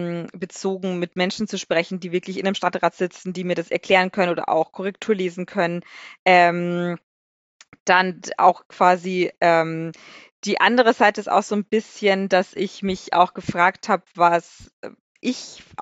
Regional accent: Regensburg, Bavaria, Germany; Und mir gefällt es dort ja auch gut, wo ich herkomme. Ich finde Regensburg toll

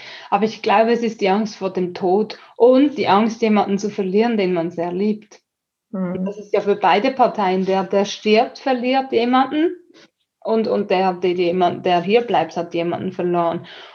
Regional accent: Switzerland; Ich bin vorbelastet als Schweizerin.

